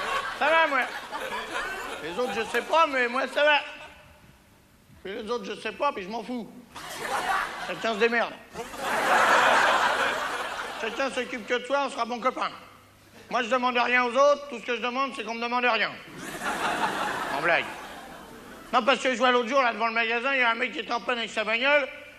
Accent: France; Je suis content d'être français, moi, hein. D'abord parce que je suis français

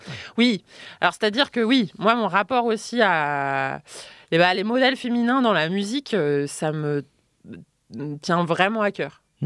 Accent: Romans-sur-Isère, Auvergne-Rhône-Alpes, France; born there; Non. Hein, je suis née à Romans-sur-Isère.

